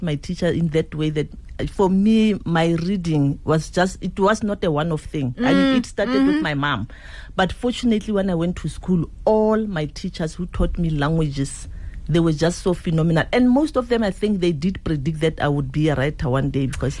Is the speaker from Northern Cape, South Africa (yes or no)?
yes; Kuruman, Northern Cape, South Africa; So I grew up in the Kalahari, in a small town in Kuruman. And I mean, we had nothing.